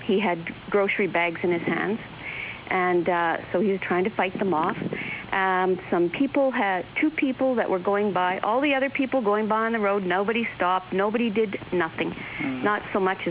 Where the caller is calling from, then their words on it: Calgary, Alberta, Canada; Yeah, I'm calling from Calgary as well